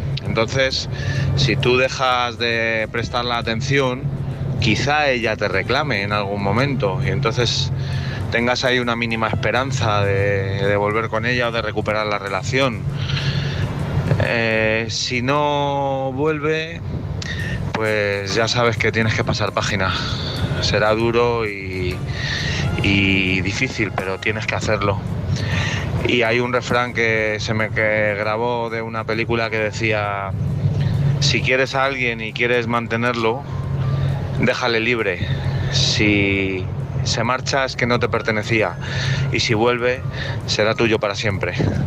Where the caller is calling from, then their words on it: Madrid, Community of Madrid, Spain; Hola, buenas noches, soy